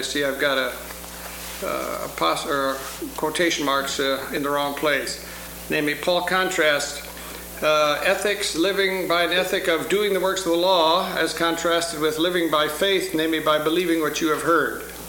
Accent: St. Louis, Missouri, United States; I'm from St. Louis, Missouri.

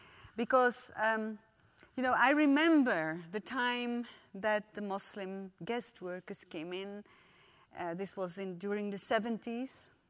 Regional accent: Netherlands; And originally, I'm from the Netherlands.

